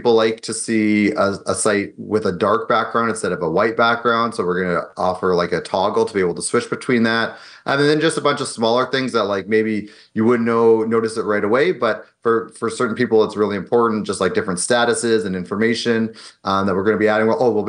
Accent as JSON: {"language": "English", "town": "Edmonton", "region": "Alberta", "country": "Canada", "lives_now": "California, United States", "said": "Well, I'm from Edmonton, so definitely, okay. Started skating at three, like you kind of have to when you live there."}